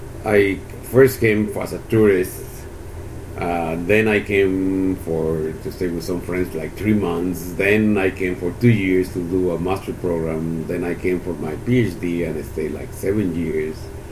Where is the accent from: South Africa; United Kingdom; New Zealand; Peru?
Peru; Lima; now in United States; Well, I'm originally from Peru, okay. In South America. I'm from the capital, Lima.